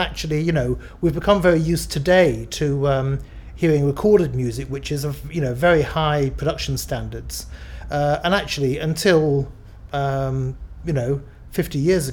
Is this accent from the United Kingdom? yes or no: yes; West Midlands, United Kingdom; I'm 46 and I come from Warwickshire.